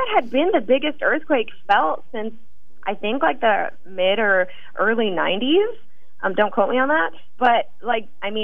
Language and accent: English; Santa Maria, California, United States; Well, so I'm from California, Central Coast, California, and I think it was the 2003, the San Simeon earthquake. It was felt in my hometown of Santa Maria